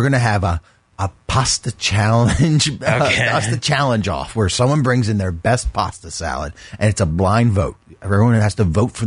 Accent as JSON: {"language": "English", "town": "Pasadena", "country": "United States", "tie": "born or raised there", "said": "We did this for a community day, all right, in Sylvan View, growing up in Pasadena."}